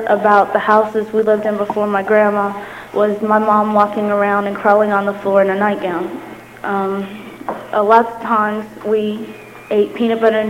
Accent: Parkersburg, West Virginia, United States; I was born in Parkersburg. I've lived in Parkersburg all my life. And it's a little town. It's not a little town, but it is a little town.

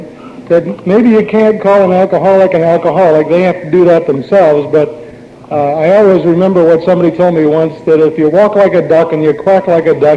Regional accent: Greensboro, North Carolina, United States; As Jackie was saying … I'm from Greensboro.

